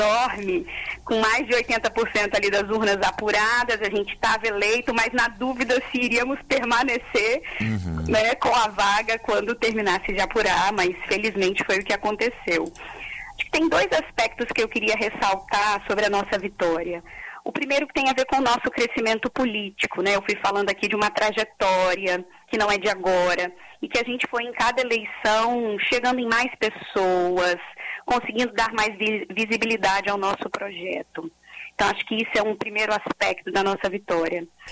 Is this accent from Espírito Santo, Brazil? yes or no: yes; Serra, Espírito Santo, Brazil; A minha família é uma família, né, que cresceu, cresci na Serra, de uma família que tem toda uma trajetória de luta no município da Serra.